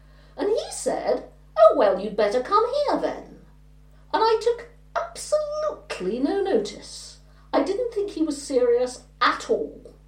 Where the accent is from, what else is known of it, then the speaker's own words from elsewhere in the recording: Rye, South East England, United Kingdom; I was brought up in Rye